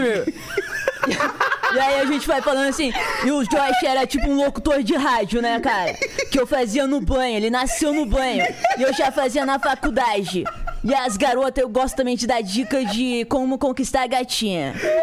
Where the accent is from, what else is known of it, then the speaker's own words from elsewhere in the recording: São José dos Campos, São Paulo, Brazil; now in São Paulo, Brazil; E eu já morei em Taubaté, porque eu sou de São José. Só que em Taubaté eu fiz faculdade lá.